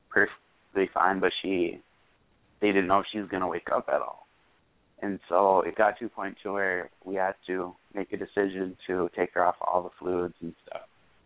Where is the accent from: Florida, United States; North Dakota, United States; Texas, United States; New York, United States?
North Dakota, United States; And where I grew up is in North Dakota my entire life, pretty much, in a small town of about 3,500 people.